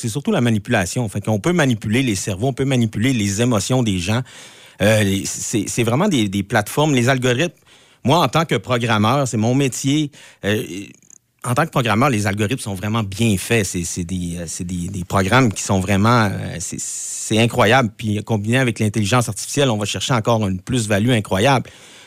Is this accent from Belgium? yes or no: no; Quebec, Canada; Donc, je suis québécois jusqu'à l'intelligence artificielle.